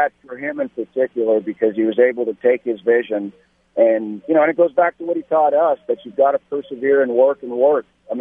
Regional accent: Canada; since I'm Canadian and so is he.

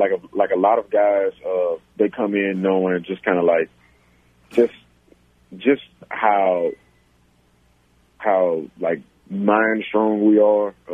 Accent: Louisiana, United States; And, you know, I'm born and raised in Louisiana, and he just kind of came around.

